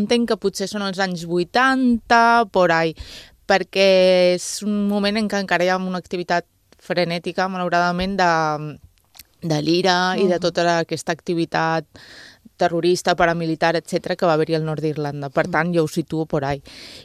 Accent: Ibiza, Balearic Islands, Spain; em sent molt identificada com a persona eivissenca.

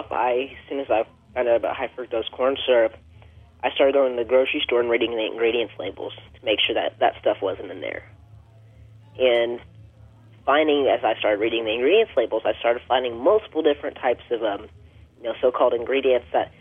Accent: Knoxville, Tennessee, United States; I originally grew up in Knoxville, Tennessee. I lived there for pretty much 12, 13 years.

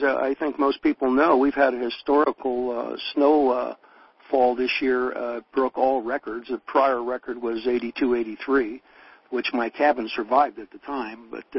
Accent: California, United States; I'm from the Bay Area, and I used to come up here in high school maybe a couple times a year

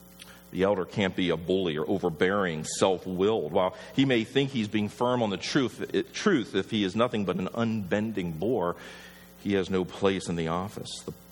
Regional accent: Wisconsin, United States; Now, probably one, knowing we are from Wisconsin and looking at our size

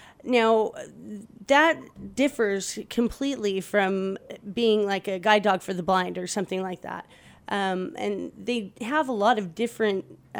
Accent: Los Angeles, California, United States; I'm from Los Angeles myself, so, yeah, I do know that I can pretty much take my dog anywhere

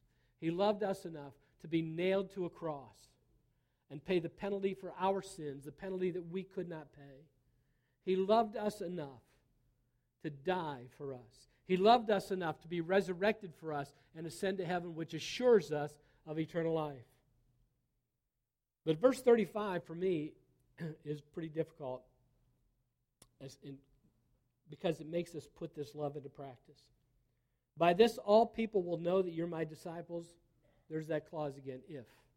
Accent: Ohio, United States; Kyle's from the Deep South. I'm from Ohio. There are regional differences.

